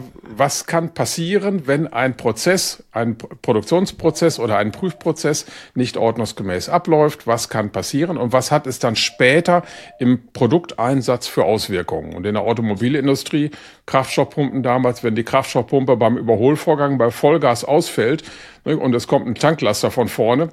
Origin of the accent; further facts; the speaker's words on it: Gütersloh, North Rhine-Westphalia, Germany; Also habe ich natürlich auch zu Hause gewohnt, von Gütersloh nach Bielefeld. Ich bin also in Gütersloh aufgewachsen, das ist ja nun nicht weit.